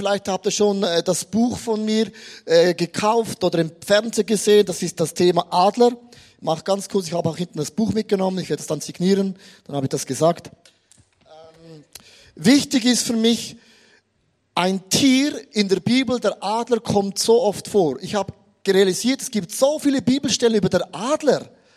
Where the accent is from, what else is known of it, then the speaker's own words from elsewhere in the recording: Switzerland; Ich bin aus der Schweiz, die ist ja nicht groß, wir sind neutral.